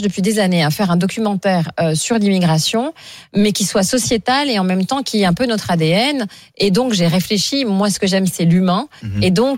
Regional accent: France; born there; Je suis effectivement née d'un père du Burundi. Je suis née en France. Je me sens profondément française.

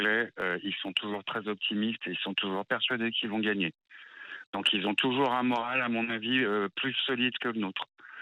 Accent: Lyon, Auvergne-Rhône-Alpes, France; Je suis lyonnais d'origine, je supporte l'Olympique Lyonnais

